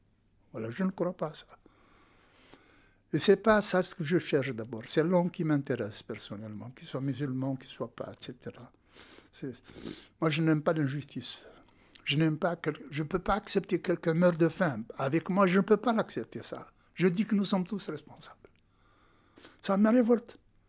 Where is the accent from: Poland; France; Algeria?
Algeria; Moi, chez moi, en Algérie, j'ai vécu toute ma jeunesse avec des Juifs, dans la même maison.